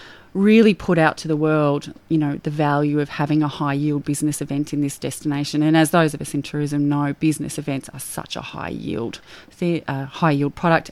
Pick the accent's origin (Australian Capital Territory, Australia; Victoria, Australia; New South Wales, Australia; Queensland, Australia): Victoria, Australia; Melbourne; moved away as an adult; although I was born and raised in Melbourne, big city, big smoggy city, I made the decision to move north over 23 years ago.